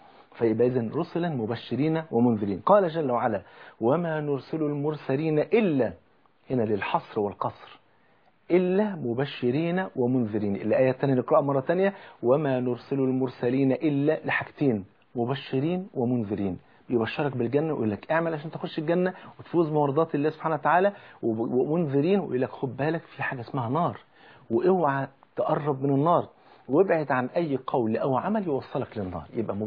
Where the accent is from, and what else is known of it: Egypt